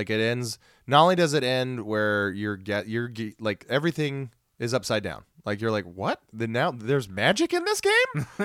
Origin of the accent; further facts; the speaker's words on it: United States; I never would have picked up on as an American person